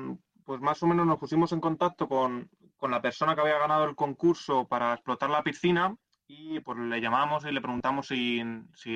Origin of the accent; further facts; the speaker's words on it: Madrid, Community of Madrid, Spain; gente que somos de Madrid capital